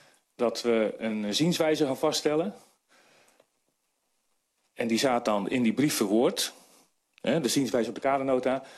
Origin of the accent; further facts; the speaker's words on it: Den Helder, North Holland, Netherlands; En aan de andere kant, ik kom uit Den Helder.